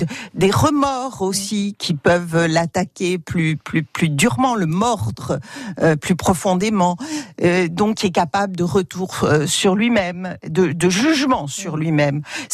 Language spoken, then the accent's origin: French; Ajaccio, Corsica, France; born there; Sur mon papier d'identité, je suis née à Sartène, Marie. Mais en réalité, je suis née à Ajaccio.